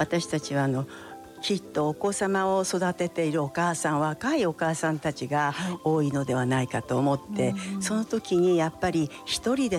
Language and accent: Japanese; Sendai, Miyagi, Japan; いえいえ、仙台市、私の地元のところで